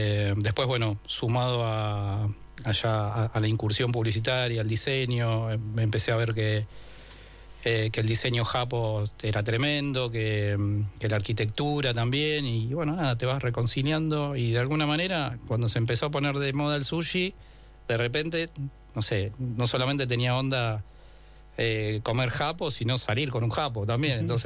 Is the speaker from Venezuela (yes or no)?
no; Argentina; yo soy argentino, quiero ser igual que todos, no quiero destacar. Pero bueno, uno con la aportación de cara y esas cosas era difícil de disimular.